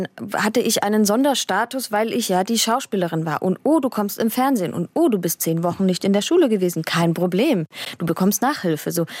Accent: Dresden, Saxony, Germany; So, und jetzt komme ich aus Dresden.

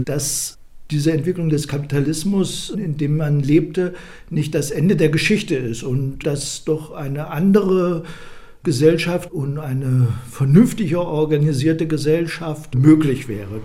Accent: West Germany, Germany; dass man als Westdeutscher wieder zurück musste bis Mitternacht.

